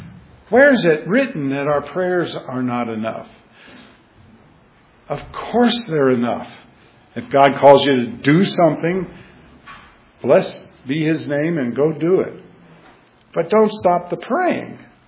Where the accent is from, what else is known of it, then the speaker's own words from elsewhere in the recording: Alaska, United States; And growing up in Alaska, we had earthquakes all the time.